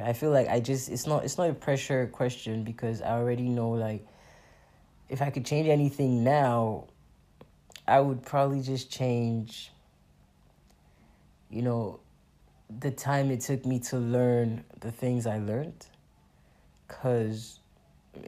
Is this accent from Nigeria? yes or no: yes; Nigeria; I'm a Nigerian, first of all, so... but I haven't always felt, you know, like I make music for Nigerians.